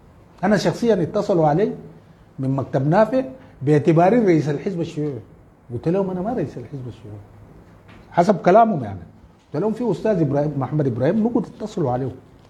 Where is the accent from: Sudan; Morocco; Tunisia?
Sudan; Darfur; لكن في ظل هذه الظروف انا من دارفور